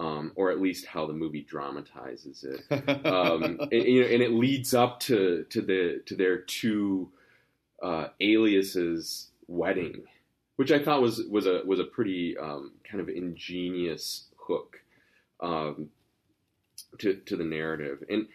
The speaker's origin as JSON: {"language": "English", "town": "Grand Rapids", "region": "Michigan", "country": "United States", "tie": "born or raised there", "said": "the guy who wrote the screenplay from that is from my hometown, Grand Rapids."}